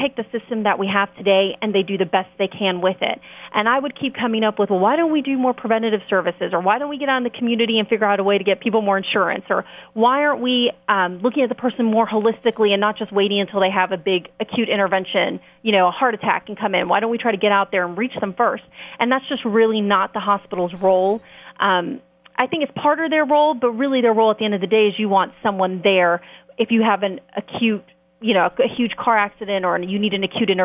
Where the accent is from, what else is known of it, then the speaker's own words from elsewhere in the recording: Houston, Texas, United States; Sure. I'm actually originally from Houston, Texas, but I went to the University of Virginia.